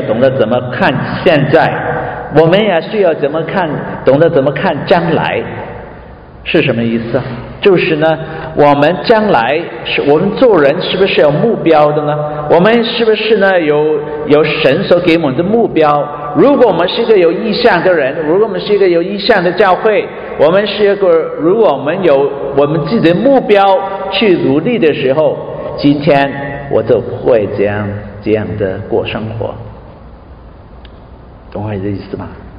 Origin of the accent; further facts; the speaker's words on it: Guangdong, China; 很有那个我们广东人呢，香港人呢，他头脑这个转速很快的